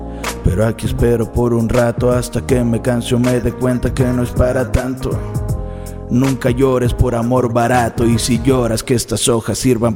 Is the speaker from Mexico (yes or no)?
yes; Mexico; Lo que vivimos como mexicanos. Negativo, positivo, es lo que nos conforma como mexas.